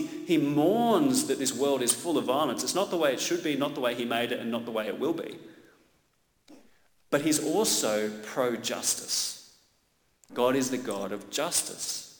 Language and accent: English; Melbourne, Victoria, Australia; I'm from Melbourne, I live in Melbourne